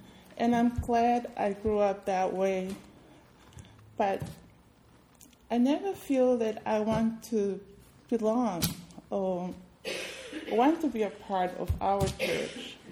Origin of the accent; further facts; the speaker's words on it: Tonga; So Sunday is really a day of worship and rest in Tonga. I grew up in the Methodist Church, and in our church, we have three services on Sunday. My family goes to all three every Sunday. I still remember when I was a little girl